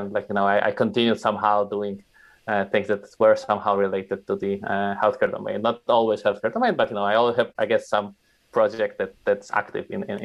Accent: Wrocław, Lower Silesian Voivodeship, Poland; English is a second language; Therefore, I decided to study informatics at my hometown university in Wrocław

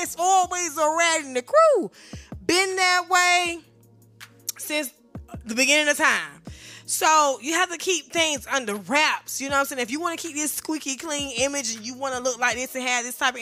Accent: the South, United States; I'm from the South. My vocabulary ain't all the way up to par

